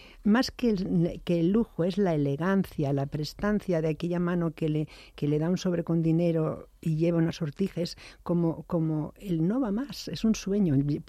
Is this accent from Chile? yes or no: no; A Coruña, Galicia, Spain; Bueno, dos cosas. Una, yo soy de La Coruña.